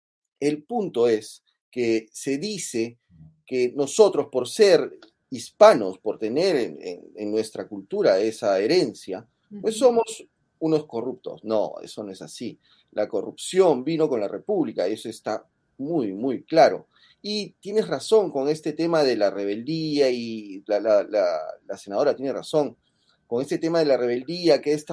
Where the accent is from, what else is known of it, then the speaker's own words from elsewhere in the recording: Peru; encontraron el tema del indigenismo, por ejemplo, en mi país, y le echaron la culpa, por supuesto, a los españoles